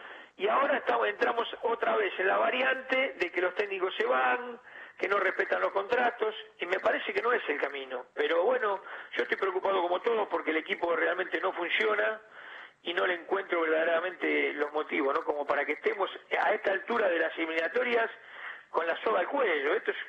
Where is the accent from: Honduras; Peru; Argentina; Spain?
Argentina; como argentino me parece que no corresponde una cosa así.